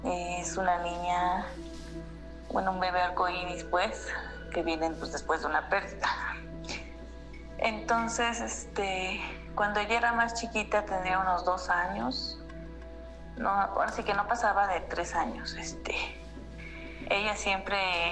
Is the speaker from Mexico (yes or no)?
yes; State of Mexico, Mexico; Nosotros somos del Estado de México, pues nunca hemos ido a la playa, no la conocemos, por decirlo así.